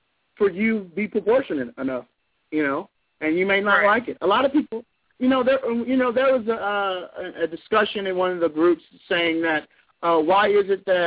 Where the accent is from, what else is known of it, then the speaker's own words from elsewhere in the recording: Louisiana, United States; I mean, I grew up in Louisiana, so everything was based on skin color.